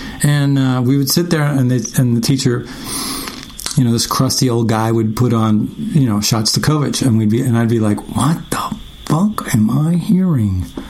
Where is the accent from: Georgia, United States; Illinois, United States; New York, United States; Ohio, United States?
New York, United States; Jamaica, Queens; born there; We're both born in New York. I was born in Jamaica, Queens.